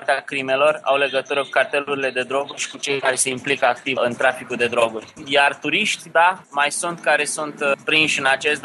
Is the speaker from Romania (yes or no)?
yes; Romania; now in Mexico; Da, sunt români și chiar nu puțin. Suntem peste tot.